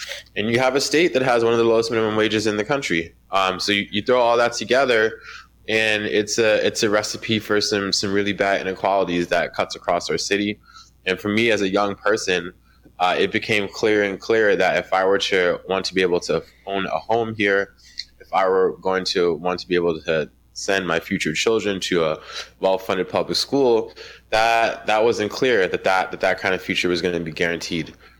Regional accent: New York City, New York, United States; So I grew up, I'm originally from the South Bronx, actually, in New York City, and grew up in a neighborhood that was impacted by neoliberal policy and the war on drugs.

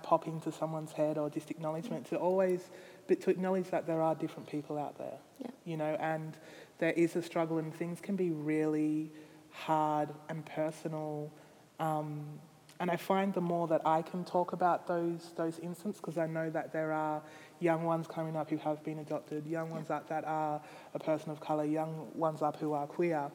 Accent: Australia; also born or lived in Haiti; growing up in Australia, predominantly white and adopted from Haiti.

